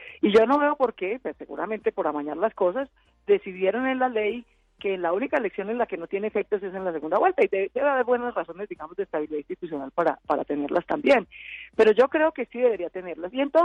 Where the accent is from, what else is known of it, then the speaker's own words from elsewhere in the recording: Colombia; Somos colombianos todos